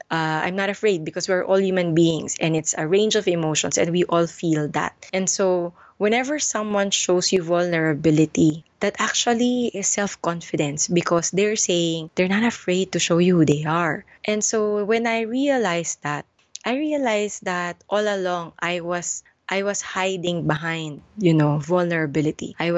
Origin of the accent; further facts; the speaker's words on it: Valenzuela, Metro Manila, Philippines; Oh, I'm Filipino, pure Filipino. I live in Valenzuela for 20 years, studied there, grade school and high school.